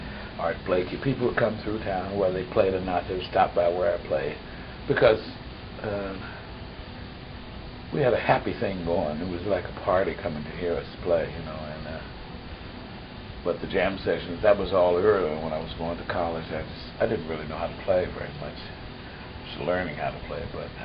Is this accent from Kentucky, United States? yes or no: yes; Lexington, Kentucky, United States; Oh, Kentucky, Lexington, Kentucky.